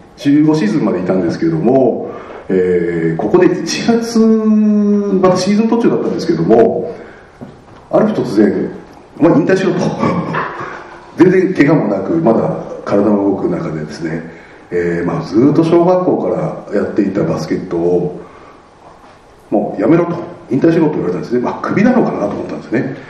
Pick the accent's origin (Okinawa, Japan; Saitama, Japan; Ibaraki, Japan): Ibaraki, Japan; also born or lived in Tokyo; 奄美大島の隣にある小さな島の出身で、たまたま私は東京に出てきた時に生まれて、東京で生まれて茨城で育ったんですね。